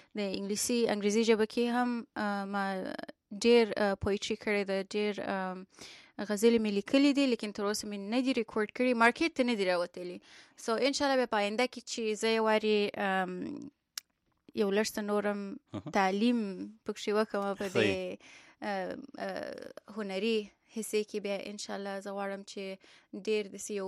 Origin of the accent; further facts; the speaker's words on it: Kabul, Afghanistan; also born or lived in Kandahar; now in United States; زه په اصلا د افغانستان یم، د کندهار په سر کې زیږیدلې یم او کندهار کې یو څو کال په کندهار کې وم، الته مکتب ویلې دي، بیا کابل کې مې مکتب خلاص کړی دی او په 2007 کې رالم یونایټډ سټیټس ته